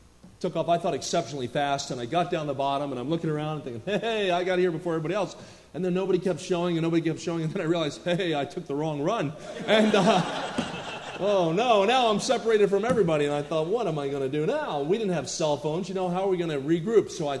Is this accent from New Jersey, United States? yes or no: yes; New Jersey, United States; I grew up in the Pocono Mountains, or I grew up in New Jersey, but skied in the Pocono Mountains